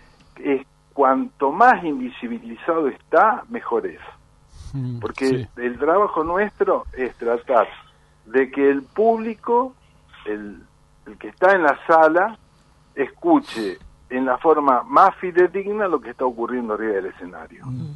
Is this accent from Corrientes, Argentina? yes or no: no; Sunchales, Santa Fe, Argentina; moved away as an adult; also born or lived in Córdoba; En Córdoba comencé mi historia así rápido, me fui soy de Sunchale.